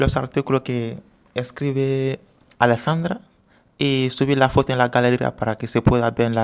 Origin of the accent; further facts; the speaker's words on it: Guinea; now in Tenerife, Spain; vivo aquí en Tenerife, pero soy guineano, de Guinea, y tengo 19.